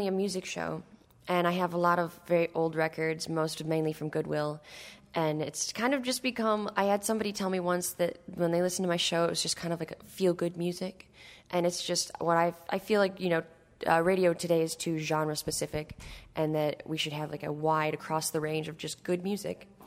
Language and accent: English; Cleveland, Ohio, United States; I grew up in Cleveland. We had some great radio stations that kind of inspired me to go into it.